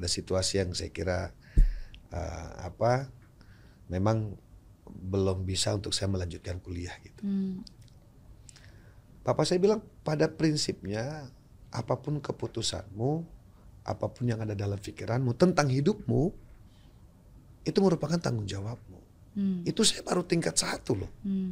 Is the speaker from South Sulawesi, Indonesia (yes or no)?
yes; Makassar, South Sulawesi, Indonesia; now in Jakarta, Indonesia; Saya orang Bugis, Makassar asli.